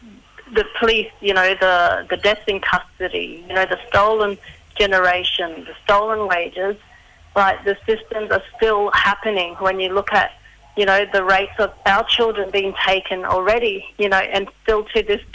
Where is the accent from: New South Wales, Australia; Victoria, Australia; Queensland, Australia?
Queensland, Australia; So, Gugu Yalanji Jaldu, so just north of Cairns. So I have my links to Gugunyungu, Gubriwara, and Jule Wara, which is Daintree, Mossman